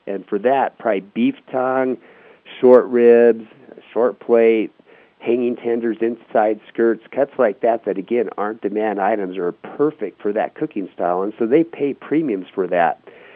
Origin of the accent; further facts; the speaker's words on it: Wyoming, United States; also born or lived in Japan; Basically, originally, I'm from Wyoming, so another W state, I guess, there, and then had actually spent a lot of time overseas. So lived in Japan for about 10, 11 years total